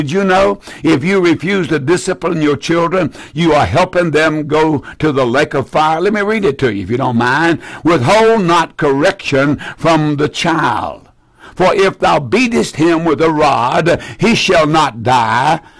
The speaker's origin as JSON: {"language": "English", "country": "United States", "said": "I'm an American. And I love being an American."}